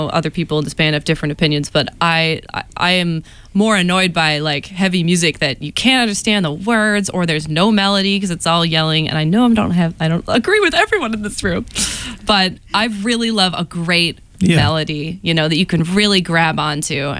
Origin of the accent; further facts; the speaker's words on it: California, United States; now in Boston, United States; I'm the lead vocalist. I play rhythm guitar too. I'm originally from California, although I would say Boston is my heart's true home. I really love it here. Much better than Southern California.